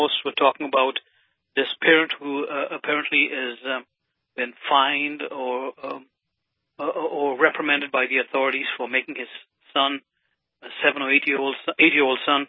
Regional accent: Kenya; moved away; As a young person, I grew up in East Africa, in Kenya.

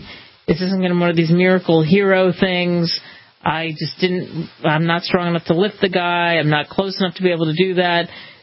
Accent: New York City, New York, United States; Originally, I am from New York City, and I have definitely used the subway in my lifetime.

